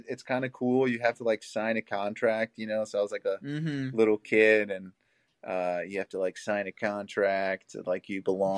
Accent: Belgium; So growing up in Belgium was pretty interesting.

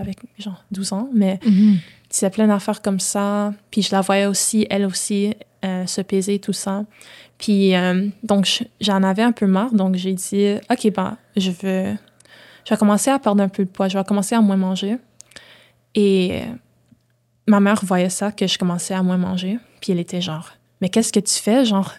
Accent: Ontario, Canada; also born or lived in Haiti / Quebec; Je suis née en Ontario. Okay. J'ai resté en Haïti. Je suis retournée en Ontario puis je suis allée au Québec.

